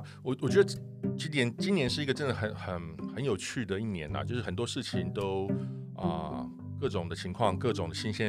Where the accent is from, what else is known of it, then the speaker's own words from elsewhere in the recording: Taiwan; 我们台湾人很常常就是会就是比较 humble， 就是比较谦虚。